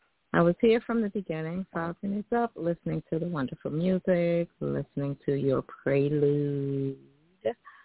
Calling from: New York, United States; I am from New York.

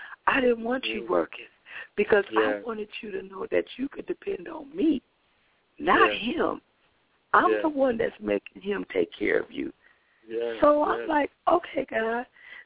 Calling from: Milwaukee, Wisconsin, United States; I'm calling from Milwaukee, Wisconsin.

